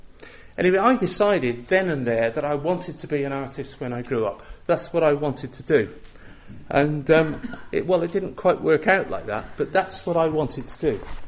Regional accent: North West England, United Kingdom; Yeah, I was brought up in Cumbria in the 60s, the swinging 60s. Well, it wasn't really swinging in Cumbria where I was, I can tell you.

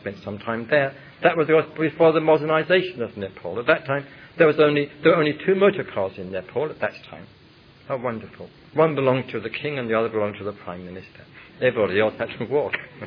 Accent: London, United Kingdom; born there; I was born in London, and when I was about 16, I came across two remarkable Buddhist texts.

